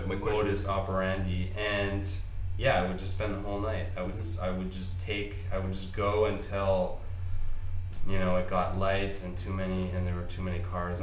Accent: Toronto, Ontario, Canada; now in Montreal, Canada; I come from Toronto.

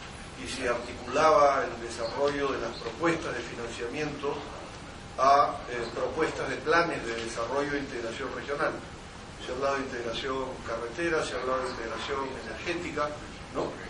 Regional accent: Peru; del Perú.

